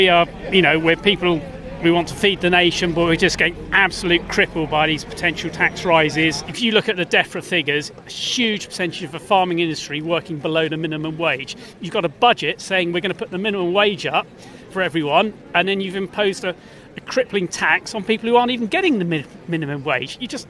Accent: Wallingford, South East England, United Kingdom; I'm a farmer from Wallingford in Oxfordshire.

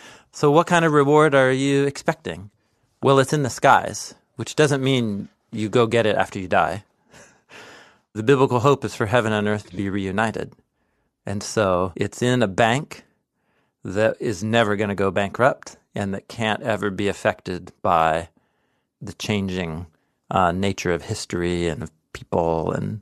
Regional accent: West Coast, United States; the cultures that you and I grew up in here on the West Coast of 20th, 21st century America

